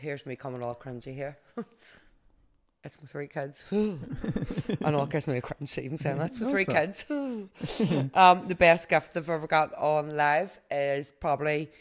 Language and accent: English; Lisburn, Northern Ireland, United Kingdom; I'm 35 and I'm from Lisburn.